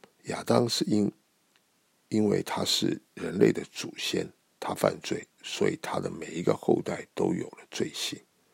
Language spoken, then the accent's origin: Chinese; China; 这并非像我们中国人的成语所说的“不知者不罪”。